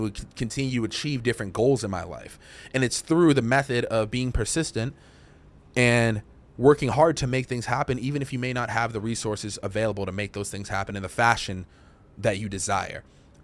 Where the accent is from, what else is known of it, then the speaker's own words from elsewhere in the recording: Massachusetts, United States; I'm from Massachusetts.